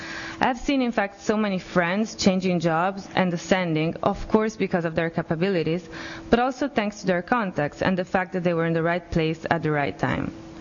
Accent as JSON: {"language": "English", "country": "Italy", "second_language": "English", "lives_now": "United States", "said": "And since I'm from Italy, this is still difficult for me now to approach someone and ask about job opportunities."}